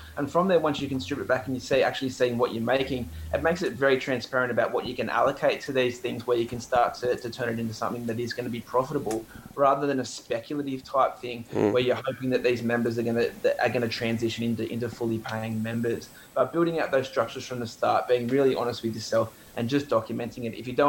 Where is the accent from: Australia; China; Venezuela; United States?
Australia; Cronulla, New South Wales; now in Gold Coast, Australia; I grew up down in Cronulla, so I'm familiar with the geographic lay.